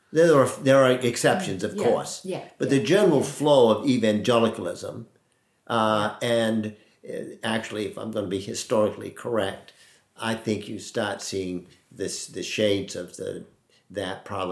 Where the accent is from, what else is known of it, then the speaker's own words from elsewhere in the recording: New England, United States; I grew up in New England, and there weren't a lot of Christians